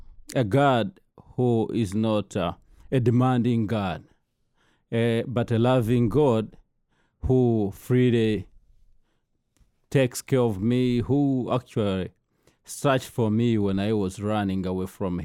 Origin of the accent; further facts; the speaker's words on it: Masindi, Western Region, Uganda; Misindi is located in the midwestern part of Uganda, and Uganda as a country is located in East Africa